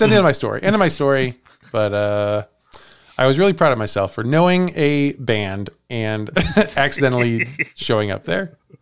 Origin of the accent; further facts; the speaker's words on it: Chicago, Illinois, United States; where are you from? And I said, Chicago.